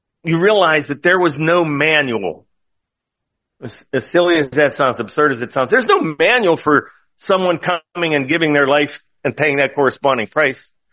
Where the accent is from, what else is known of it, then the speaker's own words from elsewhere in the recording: West Newton, Pennsylvania, United States; Westmoreland County, back in my hometown where Little West Newton is, and so on.